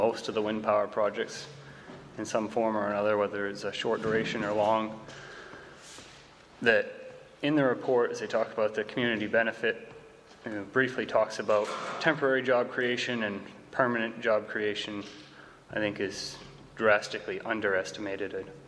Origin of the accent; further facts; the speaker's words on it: West Forks, Maine, United States; from West Forks.